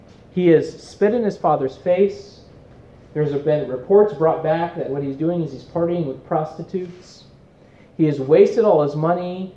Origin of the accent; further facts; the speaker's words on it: Phoenix, Arizona, United States; And I'm from Phoenix where we've got millions of people.